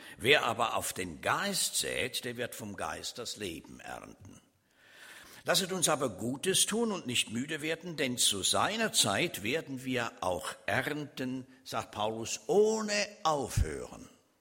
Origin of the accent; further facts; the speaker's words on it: Switzerland; Also ich bin ja Schweizer und wir hatten eine Klassenzusammenkunft.